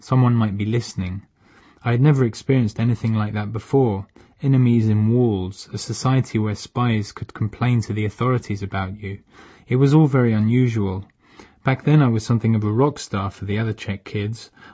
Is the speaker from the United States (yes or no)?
no; United Kingdom; I had to explain that I was born and raised in Britain, hence my accent and odd grasp of the language.